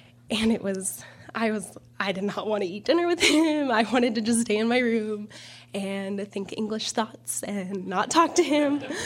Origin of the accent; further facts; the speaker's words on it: Idaho, United States; I was like, oh, I'm from Idaho.